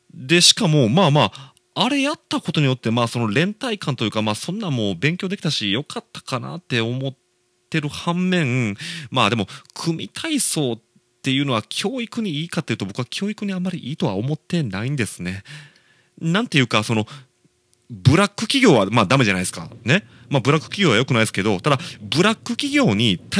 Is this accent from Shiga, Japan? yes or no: yes; Shiga, Japan; now in Kobe, Japan; 僕は滋賀県出身ですけど、僕は滋賀といい神戸といい今神戸在住ですけど